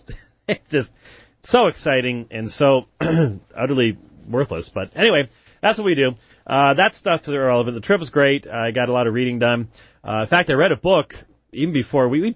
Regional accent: Scotland, United Kingdom; accent: Scottish; And I had used my Scottish accent at one point in the night before.

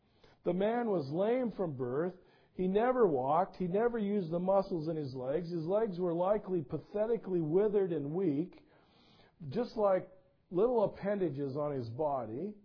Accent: Washington, United States; I'm from Eastern Washington. Don't forget that.

